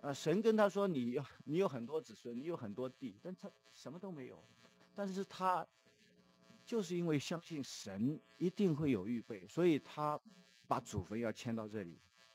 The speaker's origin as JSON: {"language": "Chinese", "country": "China", "said": "我们从中国来的人， 经历过那一段特别时候以后，这些封建的思想我们都没有了"}